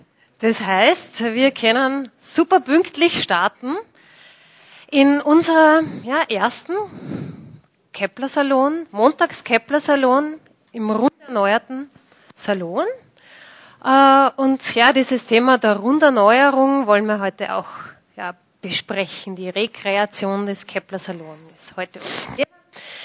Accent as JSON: {"language": "German", "town": "Linz", "region": "Upper Austria", "country": "Austria", "tie": "born there", "lives_now": "Ottensheim, Austria", "said": "aber mittlerweile lebe ich im Müllviertel in Ottensheim. Ich bin in Linz geboren."}